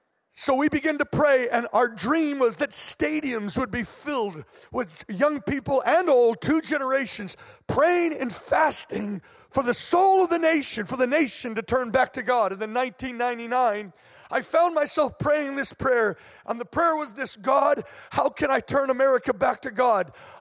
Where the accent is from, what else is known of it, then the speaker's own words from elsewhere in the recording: California, United States; born there; I was born here in California, and then I ended up pastoring for 20 years as a kind of assistant pastor.